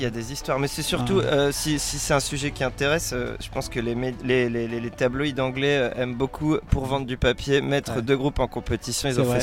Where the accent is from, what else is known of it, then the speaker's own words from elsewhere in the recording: Paris, Île-de-France, France; also born or lived in Bordeaux; Je venais de Paris, je suis arrivé en CM2 à Bordeaux, je suis reparti juste après le bac. Bref, au final, j'ai vécu plus à Paris.